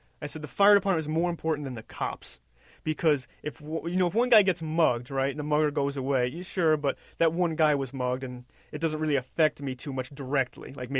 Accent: United States; one, as an American, because my news outlet leaves me, you know, craving American Idol.

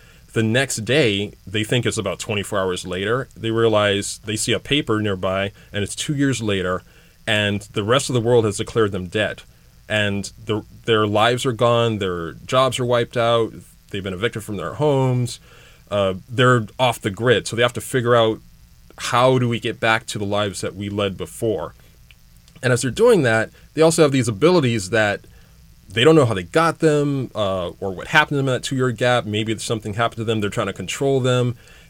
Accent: Hawaii, United States; So, of course, growing up in Hawaii, it was natural for me to come up with that. I was actually in college in Hawaii when I came up with it.

